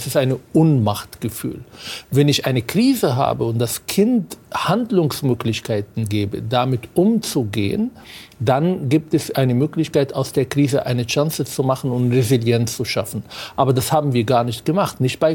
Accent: Israel; now in Germany; Ich stamme aus Israel.

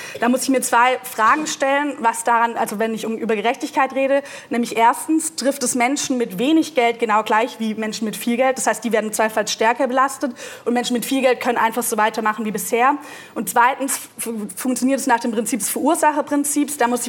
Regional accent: Baden-Württemberg, Germany; Ich meine, ich komme selber aus dem Dorf in Baden-Württemberg.

